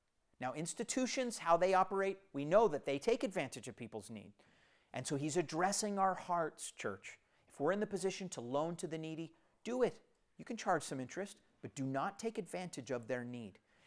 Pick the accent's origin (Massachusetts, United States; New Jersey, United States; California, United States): California, United States; because we're from the Silicon Valley, you know, we're from the San Francisco Bay Area, housing there is insane. I mean, it is crazy pricing. And we grew up with it